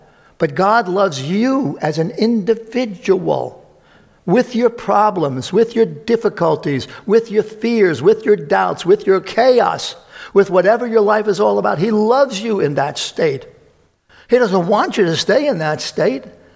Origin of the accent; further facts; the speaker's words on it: Brooklyn, New York, United States; When I was growing up in Brooklyn, my mother will attest to this